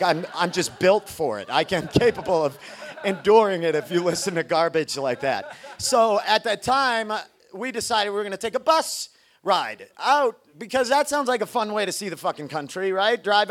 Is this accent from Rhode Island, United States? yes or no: no; Maine, United States; At the time, I lived in Maine. I'm from Maine, which is just a shithole of epic proportions.